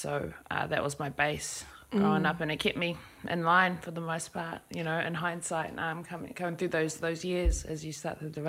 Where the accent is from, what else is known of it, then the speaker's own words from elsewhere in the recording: Auckland, New Zealand; Well, initially, my family's from West Auckland, Te Aratū. That was where our family house was, and I was raised by my grandmother and my mother, and went to school out there in my early years, primary school, and then we moved out to Central Auckland